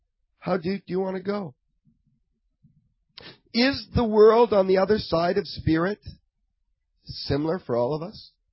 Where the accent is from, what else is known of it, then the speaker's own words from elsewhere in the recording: Houston, Texas, United States; I come from Texas, Houston, past 15 years. It was cheap. I come here.